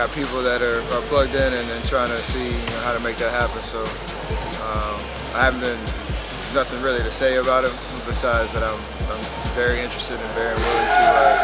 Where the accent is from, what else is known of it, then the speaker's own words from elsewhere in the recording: Charlotte, North Carolina, United States; a part of something that represents Charlotte so well, my hometown.